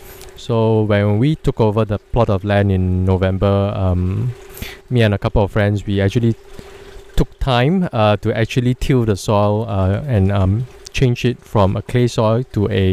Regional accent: Kelantan, Malaysia; now in Singapore; coming from Malaysia, I'm from Kelantan. It's a small little town in Kelantan. Of course, it's still quite built up. It's still quite very urban. There are not a lot of farmlands where I live, but I'm very in touch with nature.

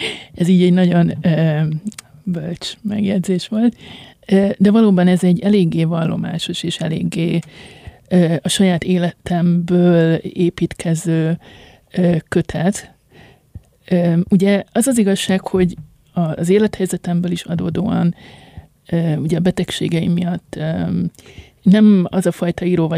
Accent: Budapest, Hungary; Ugye én 36 évig éltem egy 8. kerületi panellakásban. Ott nem azt mondom, hogy ott születtem, de hogy oda költöztünk csecsemőkoromban, és én nagyon sokáig abszolút egy ilyen pesti lánynak éreztem magam

